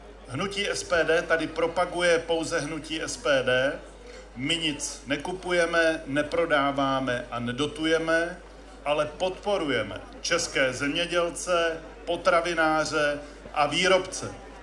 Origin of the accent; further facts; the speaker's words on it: Olomouc Region, Czechia; řepa na Hanu, já jsem z Hané, že tam budeme zase mít řepu cukrovku